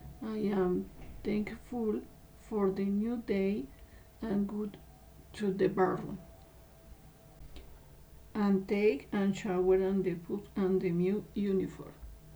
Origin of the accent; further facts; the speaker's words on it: Facatativá, Cundinamarca, Colombia; English is a second language; I am 38 years old. I am from Facatativá.